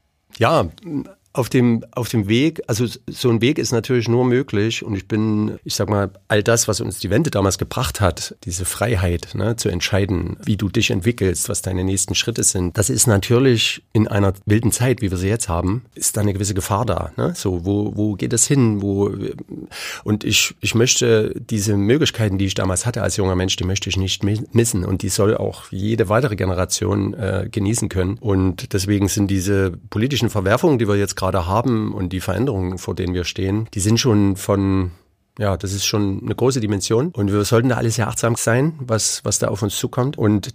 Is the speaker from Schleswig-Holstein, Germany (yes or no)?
no; Aue, Saxony, Germany; Gab dann auch in Aue, in meiner Heimatstadt, wo ich herstamme